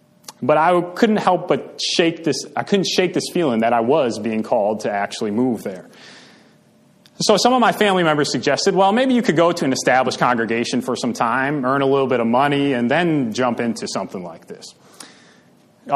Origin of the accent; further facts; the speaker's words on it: Grand Rapids, Michigan, United States; So, I grew up in Grand Rapids, Michigan, Western Michigan, which, if you do not know, is probably the Dutch Christian Reformed capital of the world.